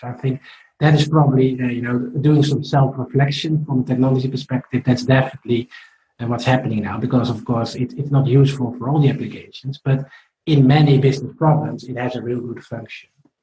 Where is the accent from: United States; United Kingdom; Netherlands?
Netherlands; It's in my home country, the Netherlands.